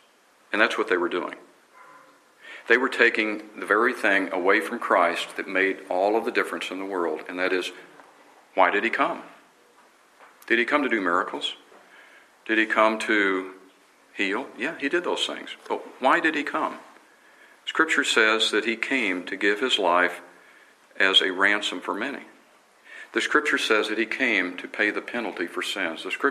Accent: Texas, United States; I grew up in Texas. It would be like, who do y'all say I am?

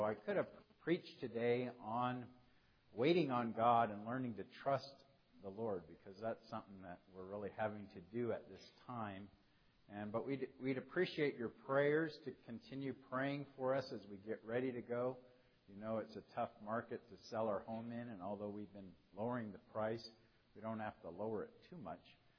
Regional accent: Fresno, California, United States; He's from San Jose, and I'm from Fresno, which is in Central California.

